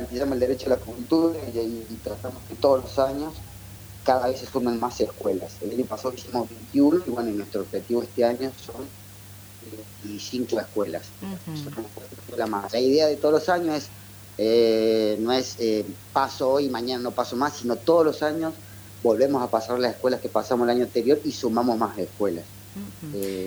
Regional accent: Córdoba, Argentina; soy de Córdoba, soy profe de teatro, gestor cultural, emprendedor

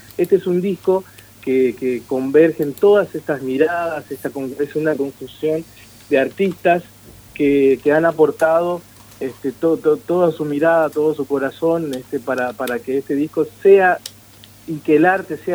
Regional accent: Campo Viera, Misiones, Argentina; crecimos en Campo Viera, nacimos en un ambiente musical, pero también comprometido con la tradición

